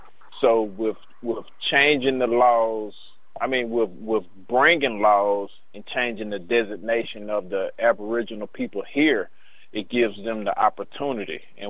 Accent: Chattanooga, Tennessee, United States; It's a Tennessee number. You know, I am from Chattanooga, Tennessee.

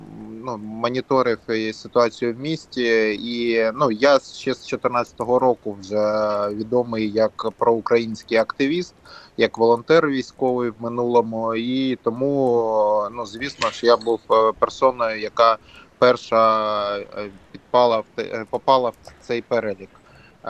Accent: Enerhodar, Zaporizhzhia Oblast, Ukraine; я народився в Енергодарі, все життя живу в Енергодарі

